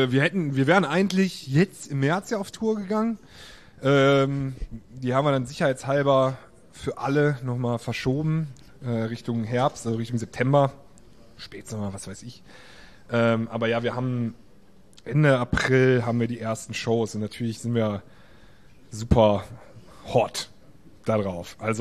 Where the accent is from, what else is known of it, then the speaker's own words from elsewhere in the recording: Xanten, North Rhine-Westphalia, Germany; ich bin ja auf Xanten zur Schule gegangen